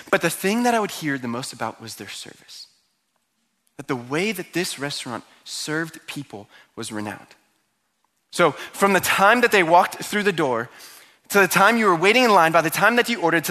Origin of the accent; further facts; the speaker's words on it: Connecticut, United States; The one restaurant that I heard the most about while I grew up in Connecticut